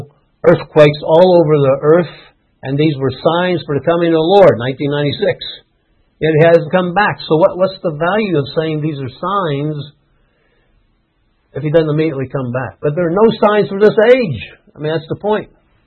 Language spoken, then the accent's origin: English; United States; Well, that's quite a blow to me. I'm an American.